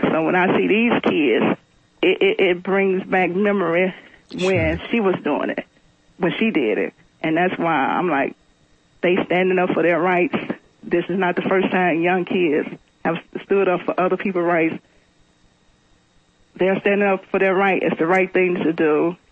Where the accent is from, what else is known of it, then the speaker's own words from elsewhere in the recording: Memphis, Tennessee, United States; because I'm from Memphis, Tennessee, mm-hmm. in the 1960s, she marched with Dr. King.